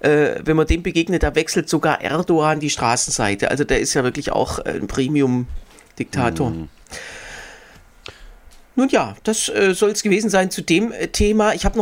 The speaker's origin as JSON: {"language": "German", "region": "Baden-Württemberg", "country": "Germany", "tie": "born or raised there", "said": "Ich weiß noch, bei uns in Hohenlohe, da war das, also KÜN von Künzelsau ist"}